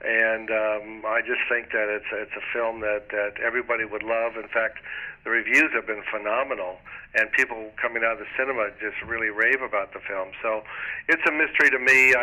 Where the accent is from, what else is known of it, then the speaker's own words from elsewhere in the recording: Oregon, United States; now in New York, United States; And although I'm from Oregon originally, I like the West Coast.